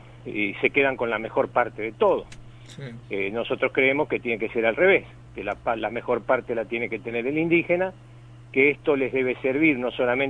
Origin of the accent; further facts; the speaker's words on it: Argentina; yo soy un argentino más como ustedes